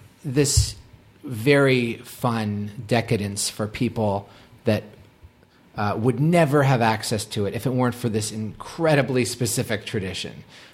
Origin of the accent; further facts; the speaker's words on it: Boston, Massachusetts, United States; Again, I was from Boston. I was not like a cool kid.